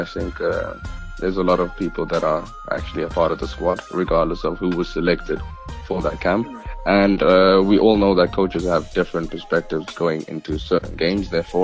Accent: South Africa; a young player from South Africa that was born and bred in South Africa

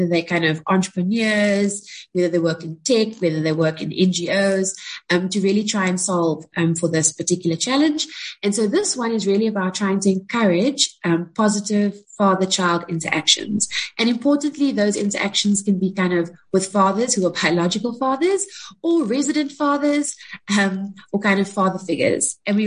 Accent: Cape Town, Western Cape, South Africa; now in Pretoria, South Africa; I'm from Cape Town, but I'm in Pretoria right now

